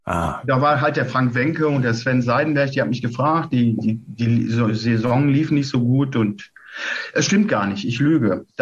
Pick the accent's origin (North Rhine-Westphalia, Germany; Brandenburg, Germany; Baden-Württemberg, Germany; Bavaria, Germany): North Rhine-Westphalia, Germany; Wuppertal; born there; weil ich gebürtiger Wuppertaler bin